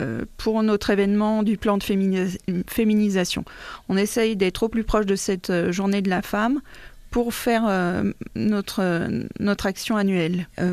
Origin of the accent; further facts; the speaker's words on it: Auvergne-Rhône-Alpes, France; Donc, moi, je suis de l'Ain